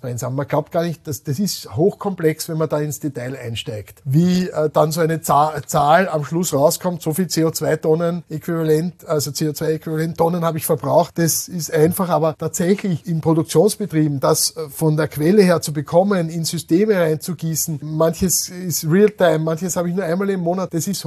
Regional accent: Austria; weil wir rühmen uns als Österreicher gern. Wir haben eigentlich im Land im Wesentlichen erneuerbare Energie.

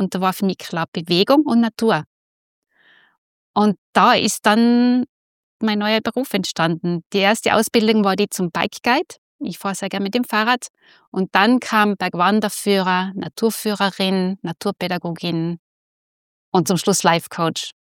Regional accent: Salzburg, Austria; now in Innsbruck, Austria; Und da hat es mich immer mehr nach Hause gezogen in die Berge. Und deshalb bin ich aufgewachsen im Salzburger Land und bin dann nach Innsbruck

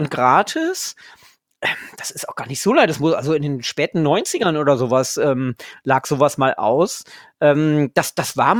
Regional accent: Lower Saxony, Germany; ich bin ja Niedersachse. Also insofern, ich bin eher dem norddeutschen Bier zugetan.

